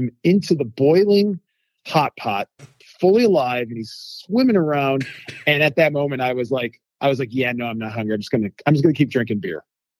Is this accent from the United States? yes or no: yes; United States; Growing up in America, there's Chinese American food, and that's all we thought was Chinese food.